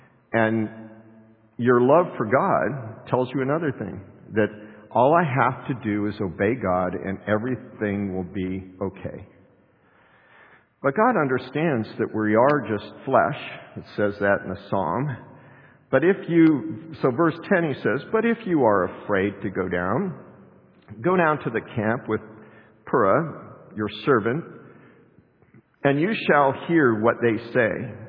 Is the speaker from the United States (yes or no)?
yes; United States; personally, as an American, as this and that and everything, I would hope that our government and anybody else that has any wisdom would be for the Jewish people